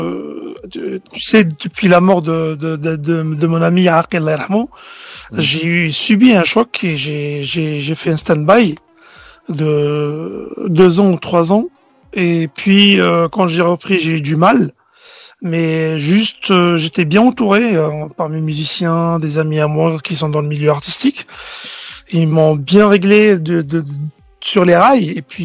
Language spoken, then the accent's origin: French; Béjaïa, Béjaïa Province, Algeria; je suis natif de Béjaïa et j'ai grandi là-bas.